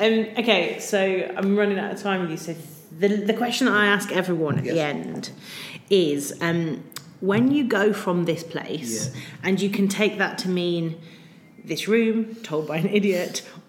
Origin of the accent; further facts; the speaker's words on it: Wolverhampton, West Midlands, United Kingdom; I'm from Wolverhampton.